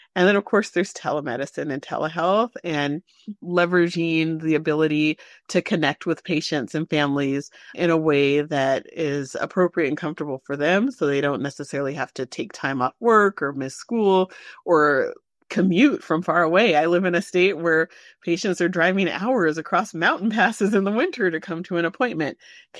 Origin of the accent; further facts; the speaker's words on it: Washington, United States; Again, I'm from Washington, and our Washington chapter of the American Academy of Pediatrics Equitable Care Committee has created a toolkit that we can use.